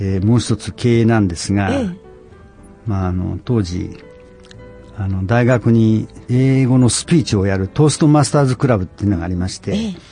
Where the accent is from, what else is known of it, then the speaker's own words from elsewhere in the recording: Nagoya, Aichi, Japan; 名古屋の駅前です